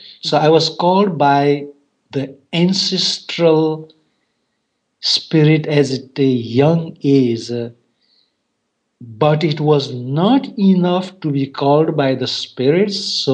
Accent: Nepal; English is a second language; So I come from Nepal.

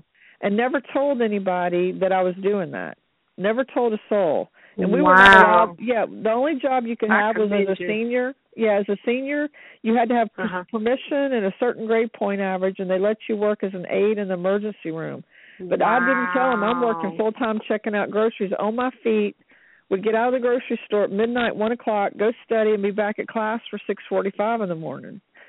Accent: Louisiana, United States; when I went to nursing school back in the 70s, I'm from Louisiana, and we had one of the best nursing schools in the country.

